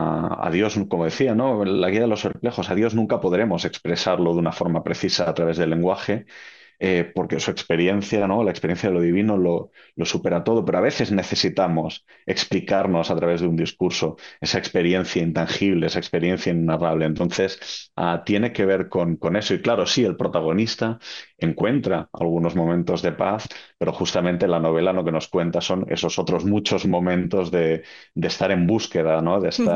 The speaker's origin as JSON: {"language": "Spanish", "town": "Barcelona", "region": "Catalonia", "country": "Spain", "said": "como judío barcelonés"}